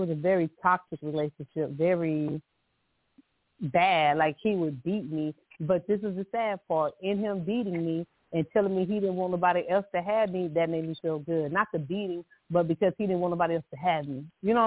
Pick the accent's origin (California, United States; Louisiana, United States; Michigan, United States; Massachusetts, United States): Louisiana, United States; we're originally from Louisiana. So I would go down there and stay summers, and that's when I would get that other side. When I came to Texas, life is different.